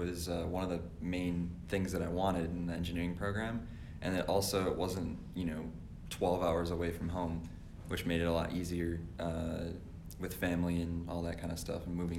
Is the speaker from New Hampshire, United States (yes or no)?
no; Brighton, Michigan, United States; I'm from Brighton, Michigan, and it's a town that's north of Ann Arbor and west of Detroit.